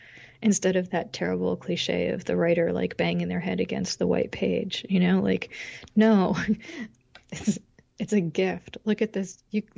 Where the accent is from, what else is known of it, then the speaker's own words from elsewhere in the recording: Chicago, Illinois, United States; born there; also born or lived in Arizona / New Jersey / Massachusetts; All right, so I was born in Chicago. My parents were in grad school, and so then we followed my dad to his first little teaching gigs. So we moved to Arizona, and then we moved to New Jersey, and then we ended up in Western Massachus